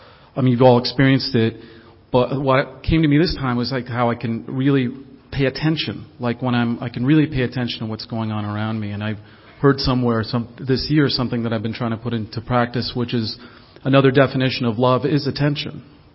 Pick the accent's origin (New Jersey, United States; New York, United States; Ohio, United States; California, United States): California, United States; Los Angeles; from Los Angeles.